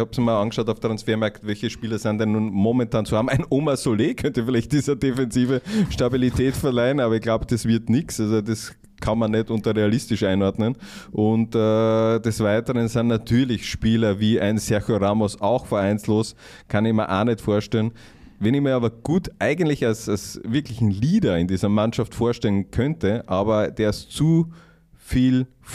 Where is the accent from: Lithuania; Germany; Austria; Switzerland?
Austria; Hartberg, Styria; ich komme aus der Gegend von Hartberg.